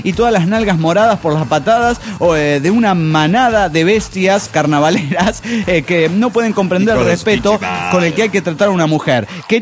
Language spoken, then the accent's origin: Spanish; Chihuahua, Mexico; de Chihuahua, México.